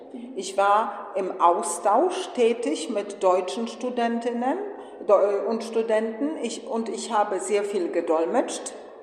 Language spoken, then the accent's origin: German; Poznan, Greater Poland, Poland; Ich komme aus Polen. Die Stadt, aus der ich herkomme, heißt Poznan.